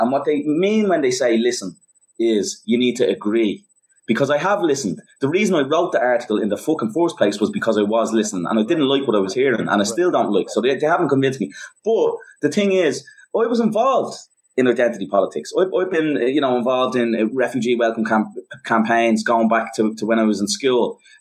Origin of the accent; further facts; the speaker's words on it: Dublin, Leinster, Ireland; I grew up in Dublin 7, mm-hmm.